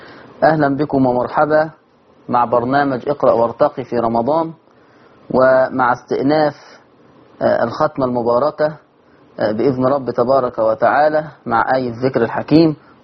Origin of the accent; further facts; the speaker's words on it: Egypt; بلغتنا كده كمصريين